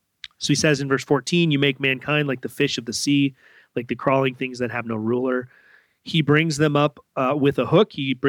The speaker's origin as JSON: {"language": "English", "region": "Minnesota", "country": "United States", "tie": "born or raised there", "said": "I grew up in Minnesota where we have a lot of lakes, and so I spent a lot of time out on the lake fishing."}